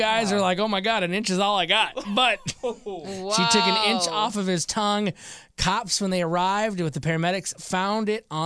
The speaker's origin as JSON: {"language": "English", "region": "Michigan", "country": "United States", "tie": "born or raised there", "said": "She's in Michigan, my home state"}